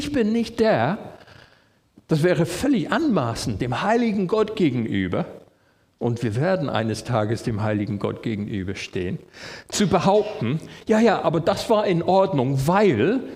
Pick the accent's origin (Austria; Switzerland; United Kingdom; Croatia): United Kingdom; England; German is a second language; now in Germany; Also als Engländer ist das Beispiel schlechthin, ihr kennt unsere Parks und unsere Rasen.